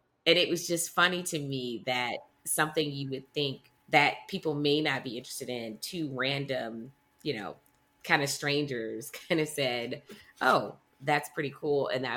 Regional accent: Detroit, Michigan, United States; I'm from Detroit, so shout out to the Midwest.

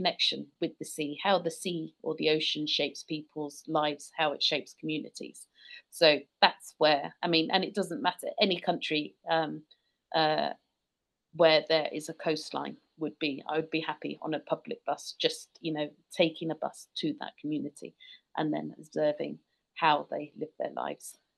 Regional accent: United Kingdom; I'm British. You probably tell from my accent.

